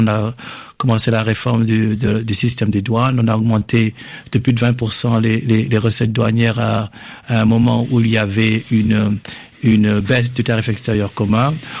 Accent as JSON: {"language": "French", "country": "Senegal", "lives_now": "Washington, United States", "said": "J'habite à Washington, mais bien sûr, je suis sénégalais et je retourne au Sénégal régulièrement et j'y vais pour les vacances de Noël voir ma famille."}